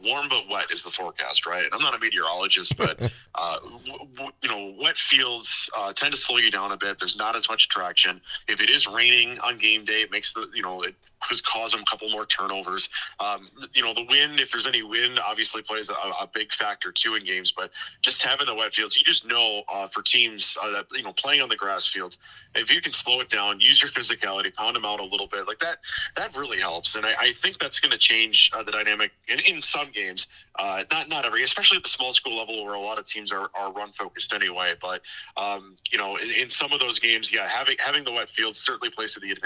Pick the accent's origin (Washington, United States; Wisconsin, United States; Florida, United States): Wisconsin, United States; Cadott; I am going to just quickly shout out my hometown of Cadott.